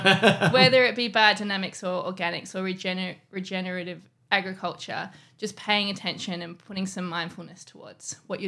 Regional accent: Margaret River, Western Australia, Australia; Margaret River. So this is my hometown.

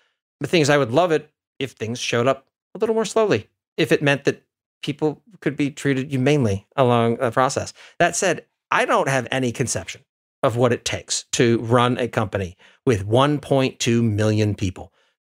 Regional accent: Maine, United States; I grew up in Maine, and Amazon has roughly the same number of employees as live in Maine.

